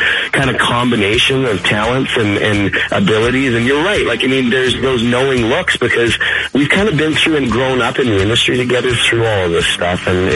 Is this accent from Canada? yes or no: yes; Canada; now in Nashville, United States; we're both from Canada, both have some Alberta roots, both ended up in Nashville having success